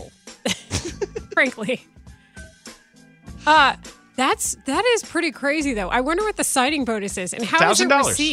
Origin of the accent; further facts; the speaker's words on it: Dallas, Texas, United States; also born or lived in Houston / Austin; I was born and raised in Dallas, and I spent significant time in Houston and also lived in Austin.